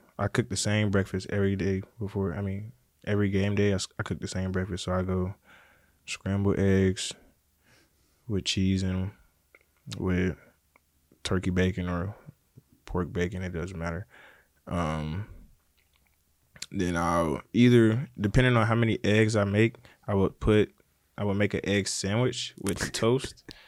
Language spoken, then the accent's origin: English; United States; I mean, I kind of always been away from family, like growing up in the States.